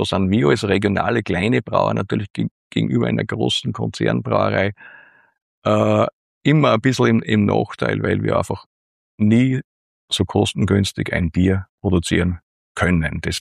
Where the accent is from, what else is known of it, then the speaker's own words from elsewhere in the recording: Upper Austria, Austria; wie man so bei uns im Mühlviertel sagt